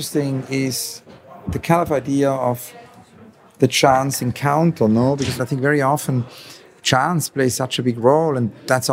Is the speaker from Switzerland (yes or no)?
yes; Switzerland; when I was a teenager, you know, I grew up in Switzerland, I went to a lot of museums